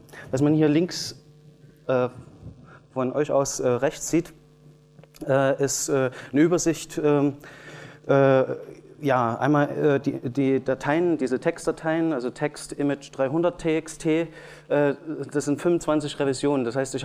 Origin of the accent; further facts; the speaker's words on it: Leipzig, Saxony, Germany; Ja, ich komme aus Leipzig.